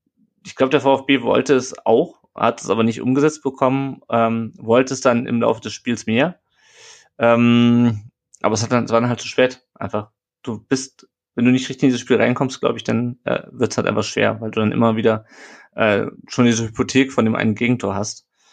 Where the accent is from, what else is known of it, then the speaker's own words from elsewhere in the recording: Hesse, Germany; Ich komme ja aus Hessen, ne?